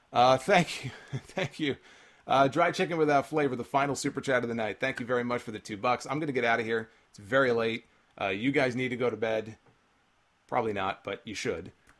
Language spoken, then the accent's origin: English; New York, United States; accent: New York; That's my New York accent coming in.